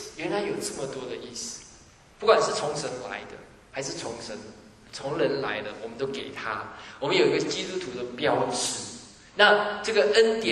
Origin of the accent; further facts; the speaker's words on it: Taiwan; now in United States; 我从一个台湾的背景来到美国的时候，我真的吓坏了。